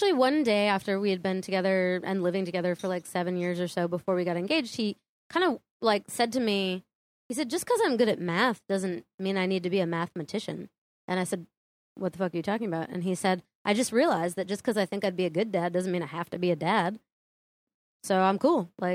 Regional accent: Wells, Maine, United States; Wells, Maine.

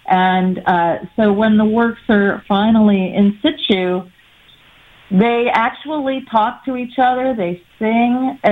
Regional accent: Midwest, United States; People, yeah, I mean, I'm from the Midwest, so I mean, I'm aware of artwork in mm-hmm. all of these places that I've lived

